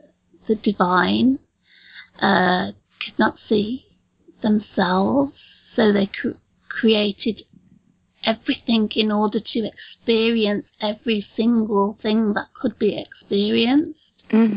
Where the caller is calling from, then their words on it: England, United Kingdom; from England.